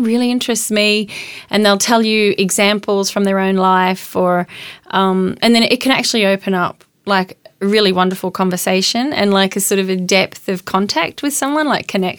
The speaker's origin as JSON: {"language": "English", "region": "Queensland", "country": "Australia", "tie": "born or raised there", "said": "I'm from North Queensland. I grew up, you know, running around in cane paddocks"}